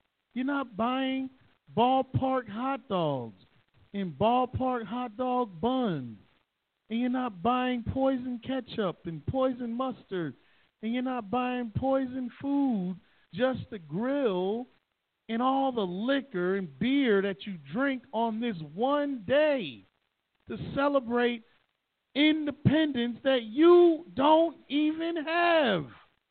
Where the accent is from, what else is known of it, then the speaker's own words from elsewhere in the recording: New York, United States; I know when I was growing up in New York, they because firecrackers and fireworks were illegal in New York unless you're a professional.